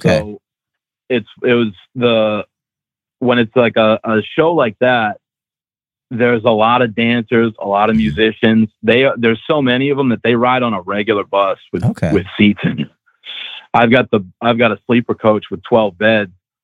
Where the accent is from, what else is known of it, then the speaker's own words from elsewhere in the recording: Massachusetts, United States; You know, I grew up in Massachusetts. I drive in the snow all the time.